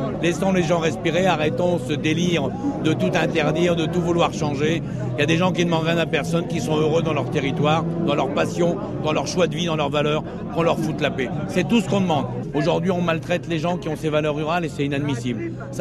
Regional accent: France; On est français, on paye nos impôts comme tout le monde

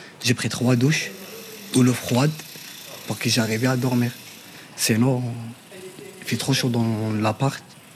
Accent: Algeria; moved away; J'ai l'habitude du soleil. Je viens d'un pays qui fait 40 degrés, 45 degrés. Alors, je viens d'Algérie.

